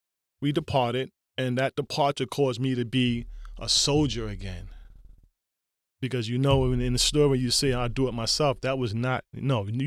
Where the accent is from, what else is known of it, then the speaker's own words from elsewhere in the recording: Staten Island, New York, United States; Of course, I'm from Park Hill and Stapleton and New Brighton, so I can go anywhere on Staten Island in all reality.